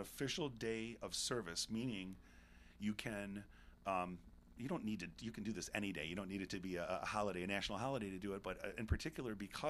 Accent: Livonia, Michigan, United States; I grew up in Livonia

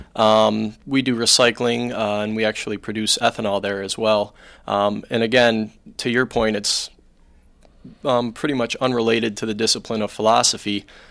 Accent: Garden City, Michigan, United States; also born or lived in Dearborn / Detroit; I was born in Dearborn at Oakwood Hospital. I lived the first 2 years of my life in Detroit. My family moved to Garden City when I was two. Lived there till I was 18 when I went off to college.

